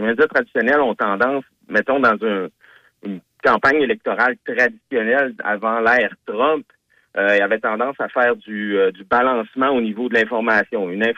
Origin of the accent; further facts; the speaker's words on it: Canada; me semble, en tant que Canadien